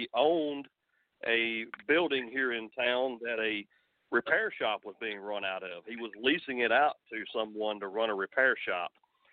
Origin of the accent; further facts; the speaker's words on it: Petersburg, Tennessee, United States; Yes, sir. 42 years. Never lived more than 3 miles from where I grew up in the 37144.